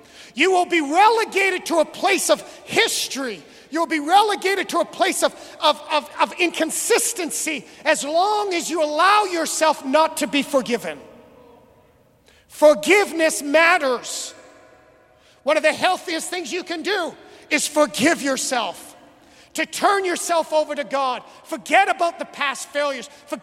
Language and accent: English; Canada; now in United States; as a Canadian